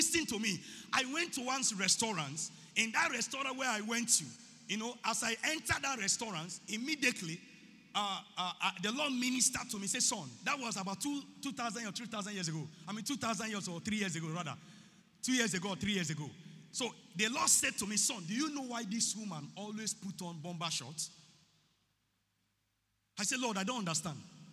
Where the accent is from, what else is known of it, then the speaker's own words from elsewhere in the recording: Delta, Nigeria; I am from Delta State. In the Delta State where I'm coming from, my father, my late father, has 7 acres of land. 7 acres. I am the first son.